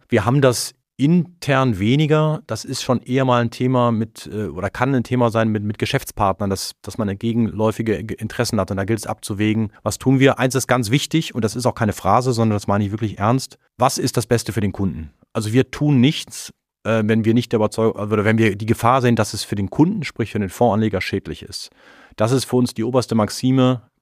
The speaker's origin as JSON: {"language": "German", "town": "Bonn", "region": "North Rhine-Westphalia", "country": "Germany", "tie": "born or raised there", "said": "Es gab in meiner Heimat Bonn einen Triathlon, da konnte man den Rhein runterschwimmen."}